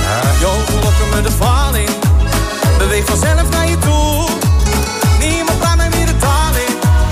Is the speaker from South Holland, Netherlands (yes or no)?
no; Houten, Utrecht, Netherlands; Ik kom uit Houten.